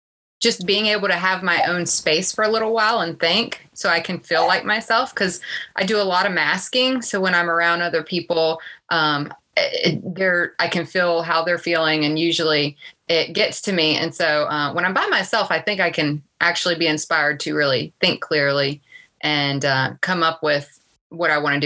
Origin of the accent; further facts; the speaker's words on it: Virginia, United States; I grew up in a very small town in Virginia, so I knew everybody and everybody knew me, and it wasn't easy.